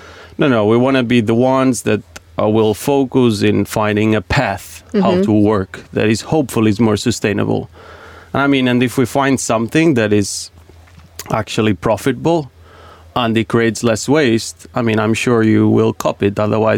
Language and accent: English; Portugal; and then I'm from Portugal